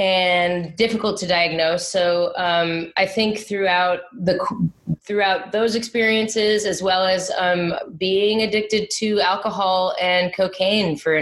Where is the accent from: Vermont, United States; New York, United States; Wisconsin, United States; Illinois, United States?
Illinois, United States; Chicago; Sure. I grew up in Chicago.